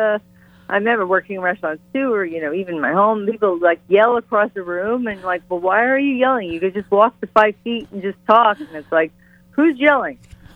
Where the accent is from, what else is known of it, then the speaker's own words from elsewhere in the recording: New York City, New York, United States; I grew up in Pelham Bay, which is the last stop on the 6. Unless you're from Pelham Bay in the Bronx, then it's the first stop.